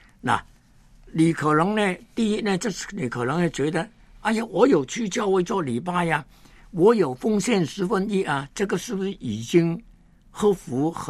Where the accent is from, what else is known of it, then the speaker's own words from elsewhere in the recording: China; 一般呢我们中国人呢有一个这个成语说金玉其外败水其中。